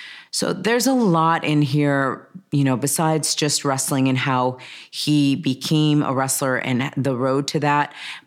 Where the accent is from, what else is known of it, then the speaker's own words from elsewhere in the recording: Spain; English is a second language; now in United States; Come on, I'm from Spain. Spain, you know, has a lot of coffee there.